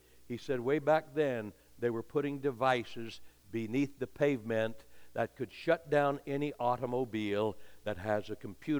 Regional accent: United States; Down here near where I was born and raised on the Idaho and Utah border

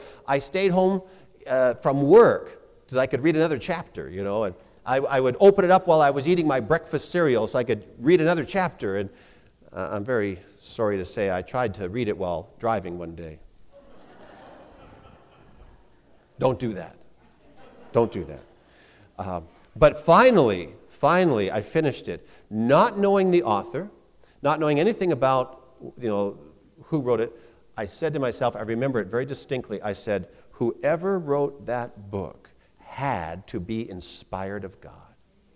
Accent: Mission, British Columbia, Canada; in my hometown of Mission, British Columbia

